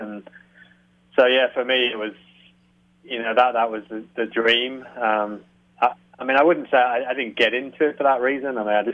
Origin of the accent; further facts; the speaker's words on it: England, United Kingdom; moved away as an adult; now in United States; It's pretty warm down here in North Carolina, so enjoying some heat. As an English guy, I'm not used to.